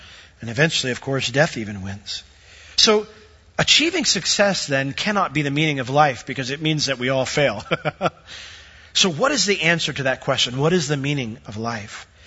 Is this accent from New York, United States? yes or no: yes; New York, United States; born or raised there